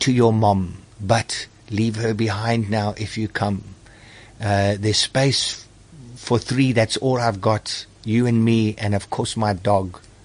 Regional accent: Bulawayo, Zimbabwe; born there; her dad had told her that I was born in Bulawayo in Zimbabwe, as she was.

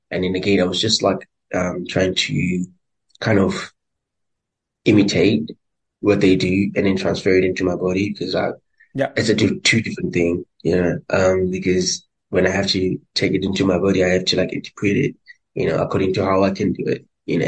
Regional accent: South Africa; and I'm from South Africa.

